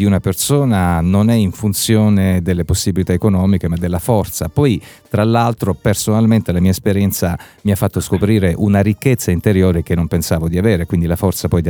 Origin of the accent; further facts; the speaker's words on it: Mesagne, Apulia, Italy; noi ovviamente siamo a Francavilla Fontana, io personalmente sono di Mesagne